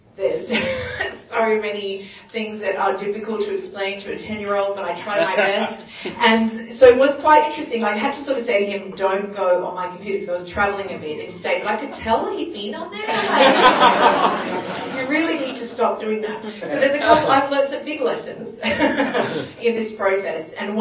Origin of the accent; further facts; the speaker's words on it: Queensland, Australia; I'm from Queensland, so it's very important, yes.